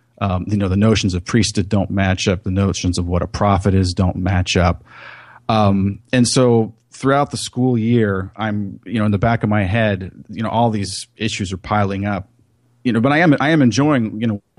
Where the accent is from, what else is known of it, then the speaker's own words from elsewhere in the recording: California, United States; I didn't like Provo at all either. I was from California. My wife is too, so we jetted back to LA as soon as we finished.